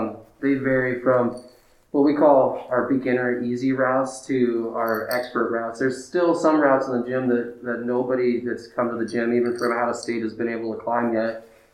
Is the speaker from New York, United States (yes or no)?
no; Butte, Montana, United States; Yeah, so I grew up in Butte.